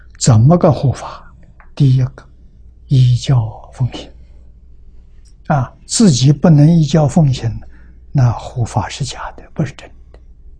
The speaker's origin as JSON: {"language": "Chinese", "country": "China", "said": "第十天王，我们中国人叫玉皇大帝"}